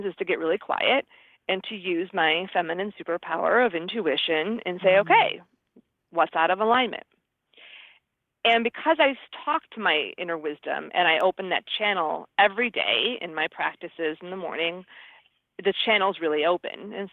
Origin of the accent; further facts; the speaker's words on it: Midwest, United States; So I'm from the Midwest. I have an 800 credit score.